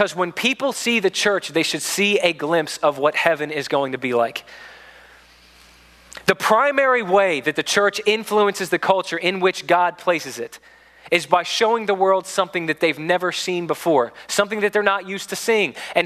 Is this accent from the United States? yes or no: yes; United States; And before I'm an American, I'm a citizen of the nation of heaven.